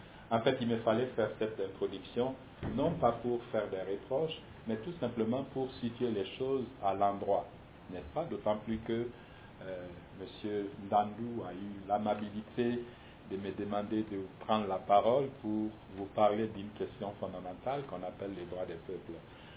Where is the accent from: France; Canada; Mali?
Mali; c'est le cas que je connais le moins mal puisque je suis ressortissant du Mali